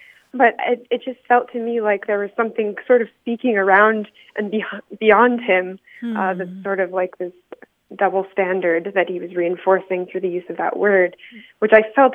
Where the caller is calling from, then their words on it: Las Cruces, New Mexico, United States; I'm calling from Las Cruces, New Mexico.